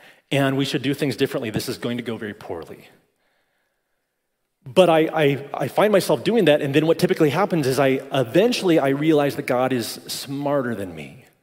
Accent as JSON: {"language": "English", "town": "Broomfield", "region": "Colorado", "country": "United States", "tie": "born or raised there", "said": "I grew up in Broomfield. We weren't country club members, but we did live a half block from the country club."}